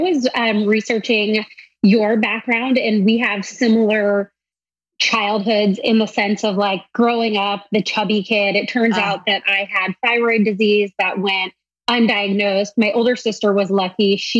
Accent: San Diego, California, United States; I grew up in San Diego, and there was this really nice gym that had opened up.

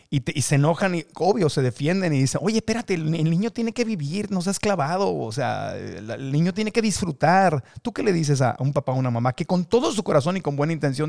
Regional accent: northern Mexico, Mexico; accent: northern Mexican; Bueno, yo tengo acento mexicano del norte, más bien. Soy más norteñito.

